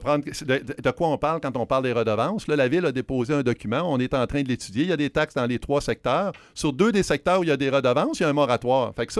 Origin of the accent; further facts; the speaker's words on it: Sainte-Marie, Quebec, Canada; J'ai grandi à Sainte-Marie-de-Beauce.